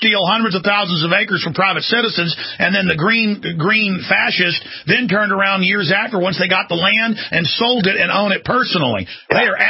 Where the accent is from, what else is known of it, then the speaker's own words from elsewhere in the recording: Dallas, Texas, United States; growing up in Dallas, there's bald eagles all over the place.